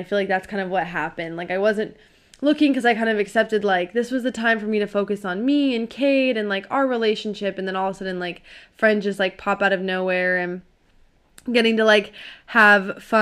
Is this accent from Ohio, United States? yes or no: yes; Ohio, United States; So like I grew up in Ohio, so like the Midwest.